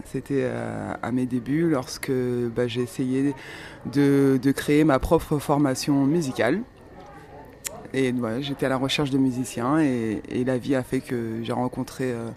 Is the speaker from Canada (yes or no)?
no; Cape Verde; je suis africaine, donc je viens des îles du Cap-Vert. C'est une archipel qui se trouve au large de la côte africaine.